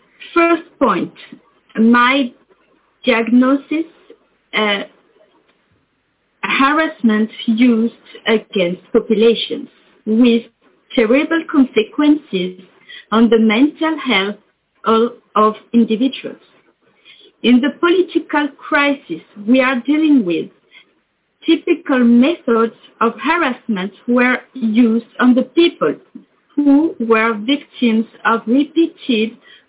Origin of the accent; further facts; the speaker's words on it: France; English is a second language; I will read in English because my English is un poco awful. … from France.